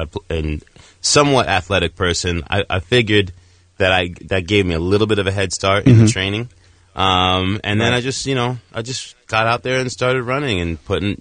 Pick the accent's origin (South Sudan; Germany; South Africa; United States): South Africa; I'm South African.